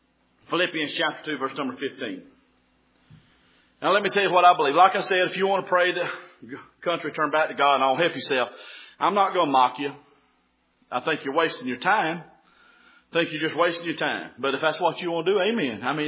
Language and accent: English; United States; born there; I'm glad I'm born in America. I'm glad I'm an American.